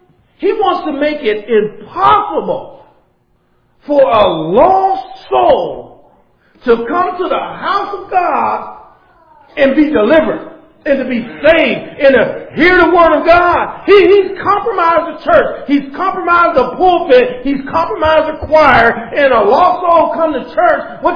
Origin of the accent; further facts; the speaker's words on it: Youngstown, Ohio, United States; I remember a church in Youngstown. Because I'm from Youngstown. Ain't no secrets in Youngstown.